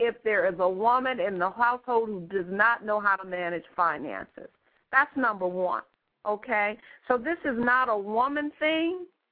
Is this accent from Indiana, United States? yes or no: no; Detroit, Michigan, United States; moved away as an adult; also born or lived in Hawaii; You know, I come from Detroit, and I have two wonderful parents. And when I was 18, my parents moved to Hawaii, and I moved shortly after I moved with them.